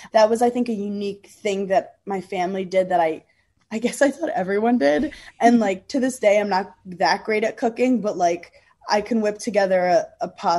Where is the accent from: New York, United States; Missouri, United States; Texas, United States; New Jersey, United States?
New York, United States; I'm from New York.